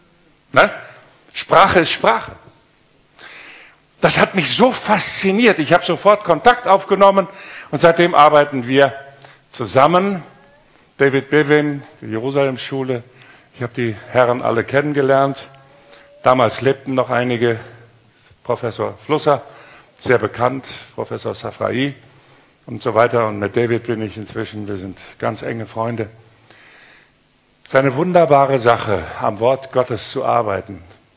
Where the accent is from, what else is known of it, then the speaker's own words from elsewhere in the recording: Germany; ich bin Deutscher, ich wohne hier, ich möchte gern das Flair, das hebräische Flair rüberbringen.